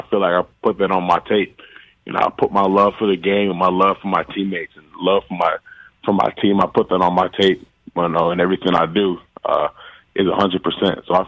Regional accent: Nigeria; Yes, I'm Nigerian. Mm-hmm. The tribe is Igbo, And, yeah, you know, growing up, it's really just been, you know, a big part of my culture, especially food-wise.

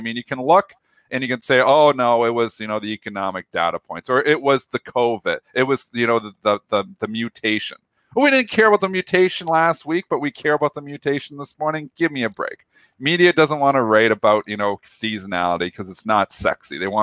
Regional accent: Canada; Now, as a Canadian, I'm in a different situation because I can go on the 30th because we're on settle date.

